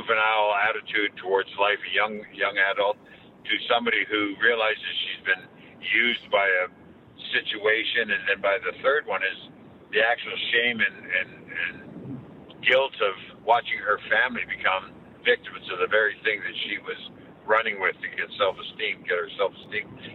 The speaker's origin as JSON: {"language": "English", "country": "Canada", "moved": "yes", "lives_now": "United States", "said": "And I'm a Canadian. I can't help it. I've been under a green card since 1979."}